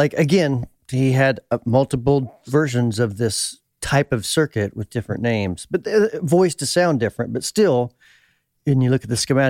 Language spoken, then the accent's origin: English; Indiana, United States; I'm from Indiana. Everybody's my friend.